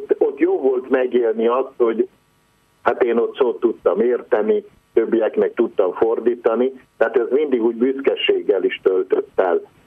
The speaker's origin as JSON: {"language": "Hungarian", "country": "Hungary", "first_language": "hr", "second_language": "Hungarian", "said": "Tehát ugye azt nem mondhatom magamról, hogy én magyar anyanyelvű vagyok, amikor apám, öreganyáim, mindenki horvát nyelvű. Tehát én horvát anyanyelvű vagyok, viszont a magyar ország az az én hazám."}